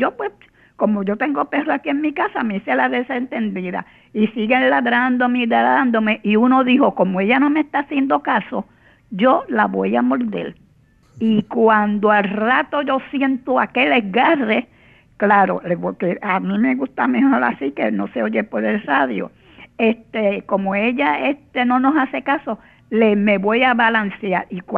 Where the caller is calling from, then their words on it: Carolina, Puerto Rico; Yo vivo aquí en Carolina.